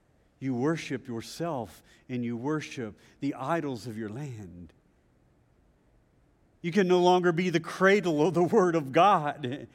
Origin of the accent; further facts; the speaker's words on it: the South, United States; And I know I'm from the South